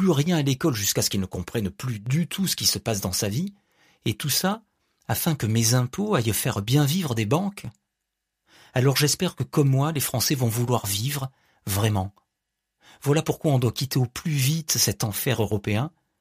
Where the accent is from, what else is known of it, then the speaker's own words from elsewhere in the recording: France; Moi, j'ai le droit, en tant que Français, de payer des impôts